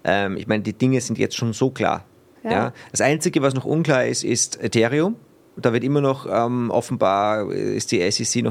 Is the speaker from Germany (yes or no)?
no; Austria; als Österreicher mache ich dann immer den Witz